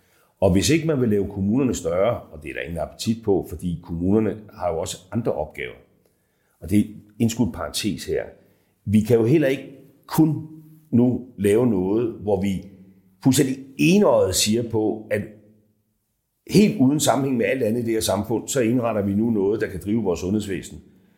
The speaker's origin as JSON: {"language": "Danish", "town": "Græsted", "region": "Capital Region of Denmark", "country": "Denmark", "said": "forestille sig, at staten ultimativt havde ansvaret for at drive en akutplejehjemsplads op i Græsted, hvor jeg kommer fra."}